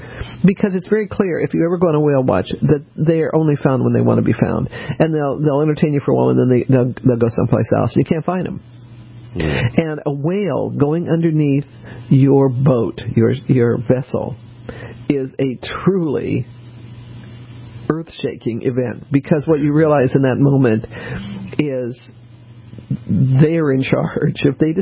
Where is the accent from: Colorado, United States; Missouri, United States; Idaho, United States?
Colorado, United States; growing up in Colorado, I sort of saw them.